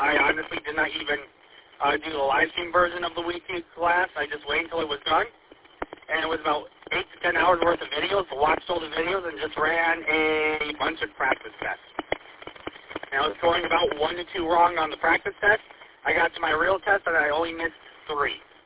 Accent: Lapeer, Michigan, United States; Yeah, I'm from Lapeer.

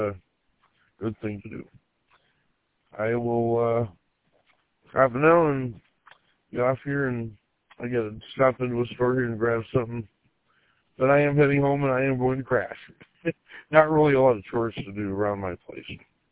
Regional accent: Grand Rapids, Michigan, United States; born there; Incidentally, I was born in Grand Rapids. I've got relatives that are from the area, Walker and Woodward Avenue.

